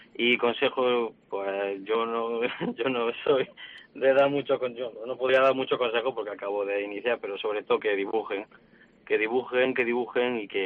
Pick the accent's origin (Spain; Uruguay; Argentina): Spain; Arjona, Andalusia; yo decidí volver a mis raíces, a mi provincia y a mi pueblo, que lo quiero mucho y le tengo mucho cariño, Arjona.